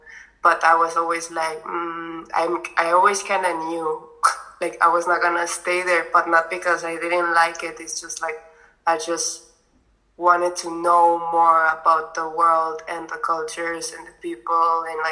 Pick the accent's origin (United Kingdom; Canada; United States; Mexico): Mexico; Tijuana, Baja California; they scouted me in my hometown in Tijuana.